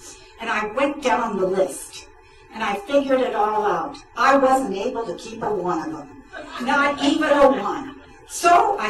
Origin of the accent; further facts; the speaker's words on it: Iowa, United States; That was the kind of thing I grew up with in Iowa, with my own people.